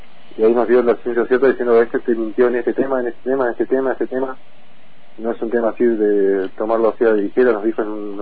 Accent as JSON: {"language": "Spanish", "region": "Neuquén", "country": "Argentina", "said": "Sí, de Neuquén Capital, somos todos."}